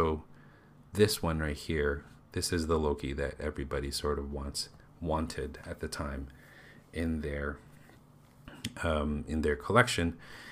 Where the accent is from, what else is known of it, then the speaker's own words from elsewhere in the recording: Canada; now in Thailand; So I own this figure, but I had it sent to my hometown, which is in Canada.